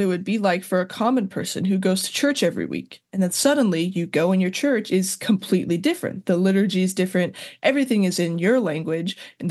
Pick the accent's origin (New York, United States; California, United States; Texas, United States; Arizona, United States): California, United States; San Diego; I am 17 and I'm from San Diego, California.